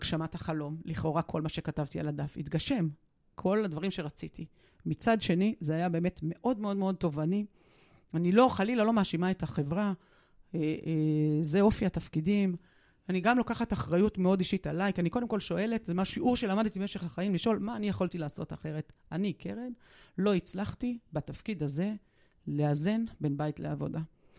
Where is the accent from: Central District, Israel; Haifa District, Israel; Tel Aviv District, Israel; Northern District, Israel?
Northern District, Israel; Nazareth Illit; בצעירותי אני גדלתי בנצרת עילית, אמא שלי נפטרה כשאני הייתי בת 9